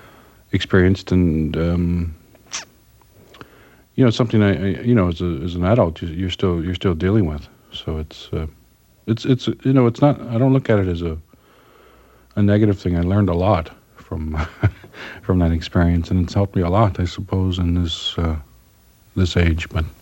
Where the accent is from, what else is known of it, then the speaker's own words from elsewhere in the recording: Niagara Falls, New York, United States; also born or lived in Buffalo; I was, I was raised in Niagara Falls in Buffalo, New York, you know, gone to school there.